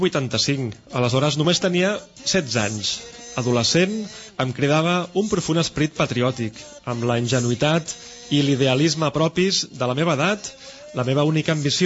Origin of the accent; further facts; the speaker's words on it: Tébessa, Tébessa Province, Algeria; now in France; Soc originari d'Atbesa, l'antiga Tveste. La meva família i els meus avantpassats sempre hi han viscut aquí. És una regió que abans vivia principalment de l'agricultura.